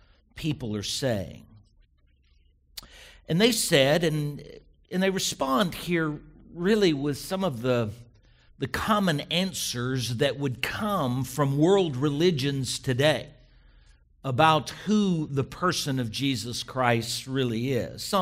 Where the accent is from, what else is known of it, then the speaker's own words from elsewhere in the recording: El Paso, Texas, United States; also born or lived in Arlington, United States; I was born and raised in far west Texas in El Paso, and then my wife and I spent the first 10 years of our married life in Arlington